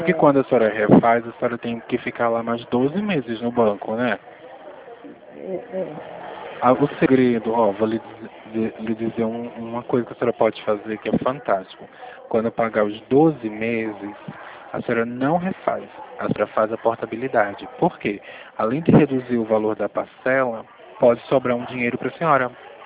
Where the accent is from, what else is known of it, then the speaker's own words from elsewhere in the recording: Pernambuco, Brazil; now in São Paulo, Brazil; Eu sou pernambucano, o meu sotaque é estragado. Então, o que eu vou dizer à senhora, eu sou de São Paulo. Não, eu estou em São Paulo, né?